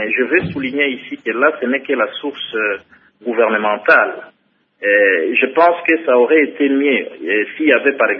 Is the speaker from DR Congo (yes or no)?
yes; DR Congo; avant tout en tant que Congolais